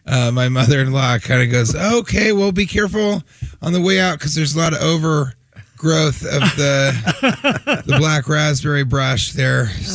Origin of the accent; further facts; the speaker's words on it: Denver, Colorado, United States; now in New York City, United States; I live in New York City.